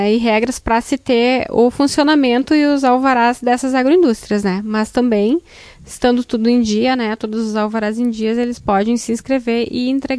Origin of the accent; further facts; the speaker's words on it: Chapada, Brazil; Sou natural de Chapada.